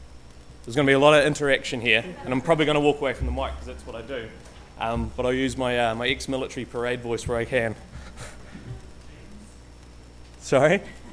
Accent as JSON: {"language": "English", "region": "Canterbury", "country": "New Zealand", "said": "I'm from Canterbury Way, is probably where I'd call home. Born overseas, couple of Kiwi parents."}